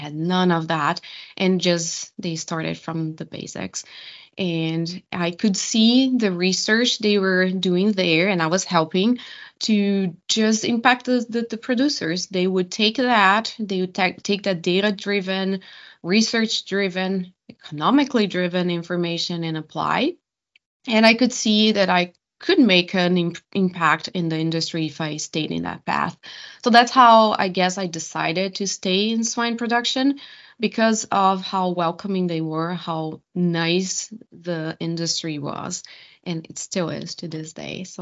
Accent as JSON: {"language": "English", "country": "Brazil", "tie": "born or raised there", "said": "the one thing that was really beautiful about my hometown and still is just the wine production. It's one of the biggest wine production areas in Brazil."}